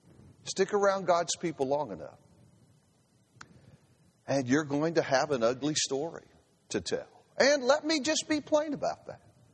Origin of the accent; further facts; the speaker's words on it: Houston, Texas, United States; also born or lived in Beaumont; You know, I spent most of my life on the Southeast Texas coast. I grew up in Houston and preached for Beaumont for 10 years.